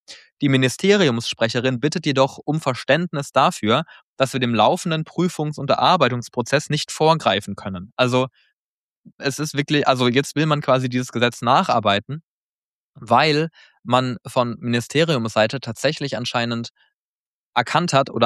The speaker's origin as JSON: {"language": "German", "region": "Baden-Württemberg", "country": "Germany", "tie": "born or raised there", "said": "aus meiner Heimat, aus meiner alten Heimat in Baden-Württemberg"}